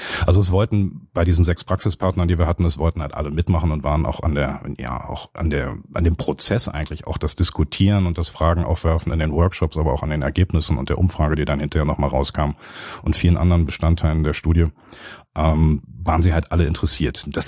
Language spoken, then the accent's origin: German; Berlin, Germany; also in Berlin hier als Berliner